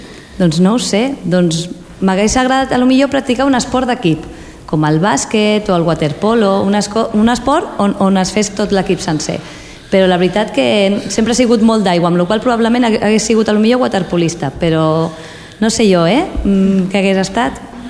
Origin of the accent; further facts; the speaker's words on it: Sitges, Catalonia, Spain; espero, quan sigui una mica més gran, poder venir a Sitges un altre cop a viure, perquè és on tinc tota la meva família. Però la veritat que jo mai deixo de ser sitgetana. Allà on vaig, jo sempre dic que sóc de Sitges.